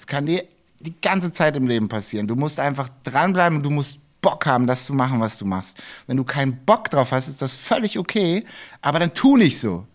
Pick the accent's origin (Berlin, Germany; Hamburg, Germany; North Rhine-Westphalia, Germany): Hamburg, Germany; Ich komme aus Hamburg, hier ist St. Pauli.